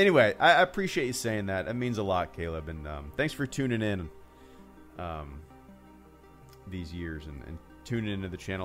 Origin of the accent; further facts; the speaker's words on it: Jacksonville, Florida, United States; And he knew that I was from Jacksonville. He just didn't realize that we lived so close.